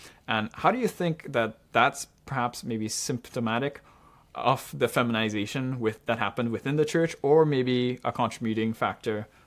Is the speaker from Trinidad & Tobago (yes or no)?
yes; Trinidad & Tobago; yeah, I grew up in Trinidad and we even had it there.